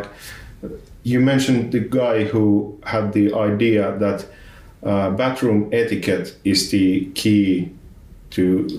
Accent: Tervakoski, Uusimaa, Finland; English is a second language; When I mention that I'm originally from Tervakoski

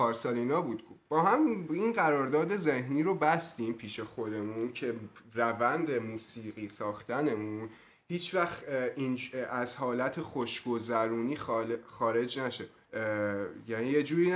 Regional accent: Iran; چون خودمون بچه ایرانی زاده ایرانیم، اصلا جای خارج از این نمیتونه باشه.

